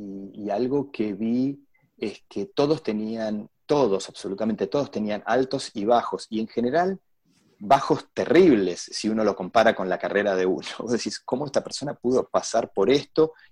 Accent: Argentina; cuando era pequeño en Argentina me gustaba jugar al rugby

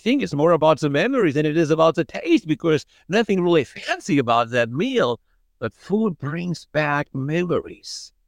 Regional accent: Germany; English is a second language; moved away; The taste is exactly the same as I remember it growing up in Germany. I haven't had these specific tastes in 40 years.

